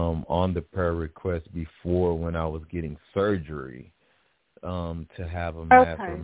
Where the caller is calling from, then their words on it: Houston, Texas, United States; I'm calling from Houston, Texas.